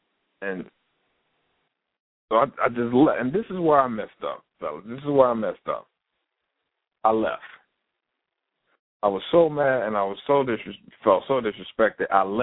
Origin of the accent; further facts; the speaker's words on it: Winston-Salem, North Carolina, United States; now in Raleigh, United States; I moved up there with her when we got married because I'm from Winston-Salem.